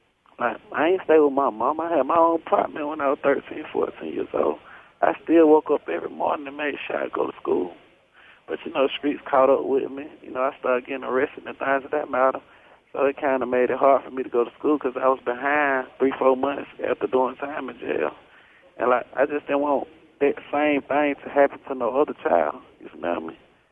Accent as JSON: {"language": "English", "town": "Atlanta", "region": "Georgia", "country": "United States", "tie": "born or raised there", "said": "I'm an original Atlanta kid. You know what I'm saying? I was born in Grady Memorial Hospital. I'm from a neighborhood called The Bluff, when The Bluff was The Bluff."}